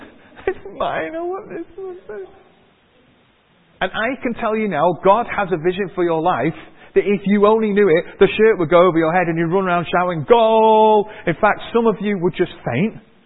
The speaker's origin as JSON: {"language": "English", "town": "Manchester", "region": "North West England", "country": "United Kingdom", "said": "Now I'm from Manchester and there are vicious rumours about people from Manchester."}